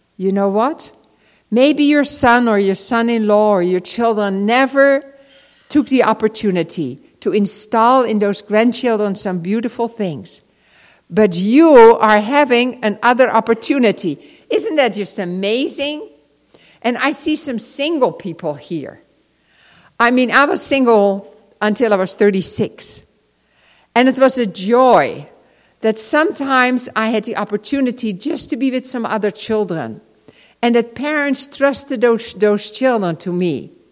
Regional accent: Netherlands; So I said to him, Oh, hey, I'm from Holland. That's always good to say.

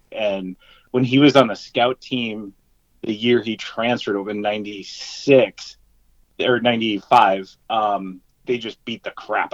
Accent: Nebraska, United States; Wood River is about 20 miles from my hometown.

